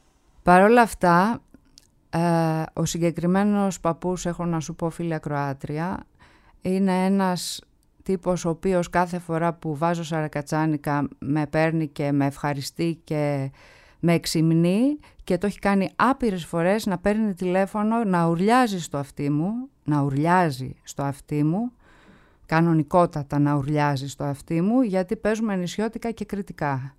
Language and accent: Greek; Samos, North Aegean, Greece; Εγώ είμαι νησιώτισσα από τη Σάμου.